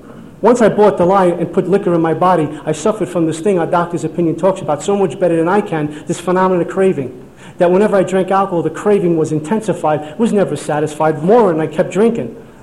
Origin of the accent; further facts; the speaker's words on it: Brooklyn, New York, United States; born or raised there